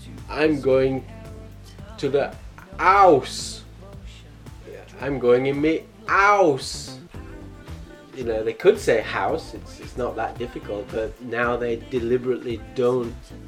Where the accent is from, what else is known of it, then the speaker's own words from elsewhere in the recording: Huddersfield, Yorkshire and the Humber, United Kingdom; So I come from Huddersfield, so it would be Huddersfield.